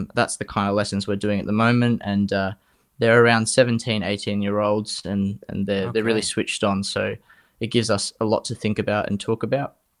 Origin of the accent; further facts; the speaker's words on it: Sydney, New South Wales, Australia; born there; I was born in Sydney, and I was brought up in the Christadelphian faith, which is a biblical Unitarian faith